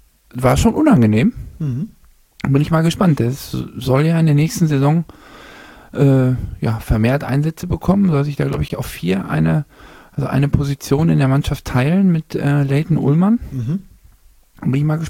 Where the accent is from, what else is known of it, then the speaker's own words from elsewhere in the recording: East Germany, Germany; born there; als geborener Ossi habe ich so ein bisschen Mühlhäuser-Hoffnung.